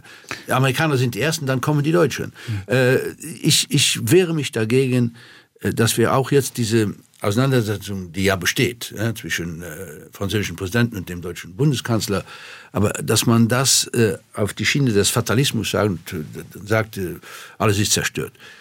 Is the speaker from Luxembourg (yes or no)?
yes; Luxembourg; Und als Luxemburger kann ich sagen, nicht nur die Sprache unterscheidet Deutsche und Franzosen, sondern die ganze Mentalität, die ganze Geschichte auch.